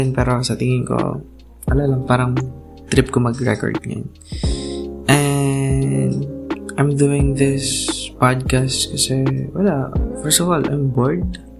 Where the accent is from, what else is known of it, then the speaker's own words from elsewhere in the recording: Central Luzon, Philippines; Pero I grew up in a mainit na lugar. I'm from Nueva Ecija, and we all know na napakainit sa lugar na to.